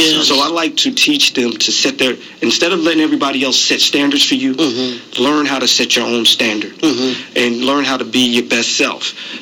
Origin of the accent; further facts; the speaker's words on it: Union, New Jersey, United States; I grew up in New Jersey. And I grew up in a town called Union, New Jersey.